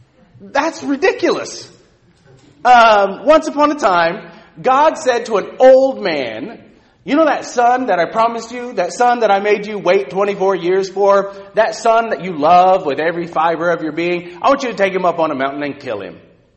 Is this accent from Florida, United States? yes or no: no; California, United States; I grew up in Southern California.